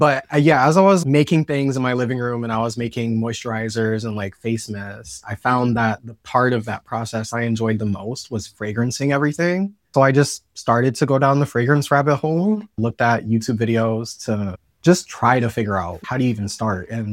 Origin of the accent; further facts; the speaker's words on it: Joliet, Illinois, United States; Yeah, I'm from Joliet.